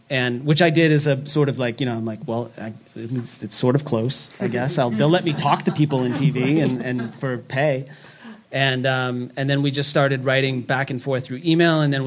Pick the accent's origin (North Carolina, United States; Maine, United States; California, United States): Maine, United States; I'm from Maine, so Stephen King has always been a thing.